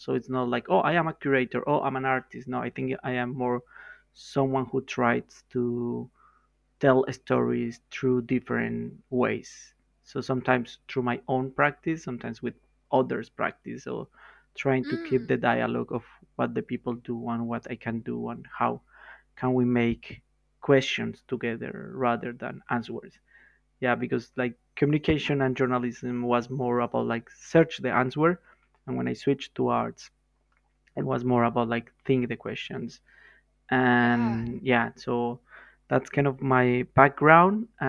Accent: Colombia; now in Germany; I'm from Colombia and I'm based in Germany.

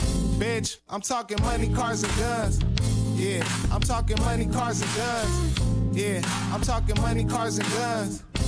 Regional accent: Los Angeles, California, United States; And I'm from Leimert Park, but I got fans in the South. West Side, South Central.

